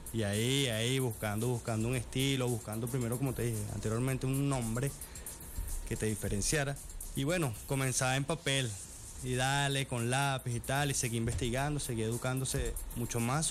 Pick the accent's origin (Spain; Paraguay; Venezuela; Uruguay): Venezuela; Caracas, Capital District; born there; Sí, bueno, nací acá en Caracas. Actualmente vivo en el cementerio, okay, en la parroquia Santa Rosalía.